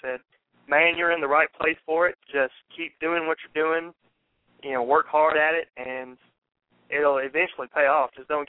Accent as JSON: {"language": "English", "town": "Lewisburg", "region": "Tennessee", "country": "United States", "tie": "born or raised there", "said": "it was in a shack in my hometown of Lewisburg, Tennessee"}